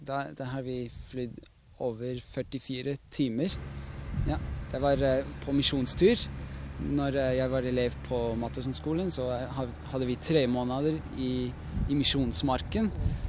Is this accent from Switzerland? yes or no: yes; Switzerland; first language Swiss German; Norwegian is a second language; now in Norway; Ja, jeg kommer fra Schweiz, ja.